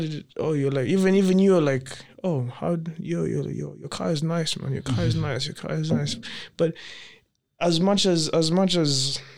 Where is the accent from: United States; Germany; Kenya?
Kenya; You're Kenyan, I'm Kenyan, you know.